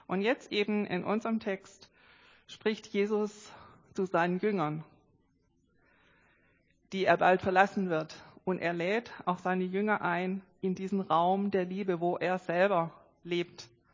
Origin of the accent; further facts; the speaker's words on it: Lorch, Germany; Ich komme aus Lorch und da bin ich auch in der Gemeinde gewesen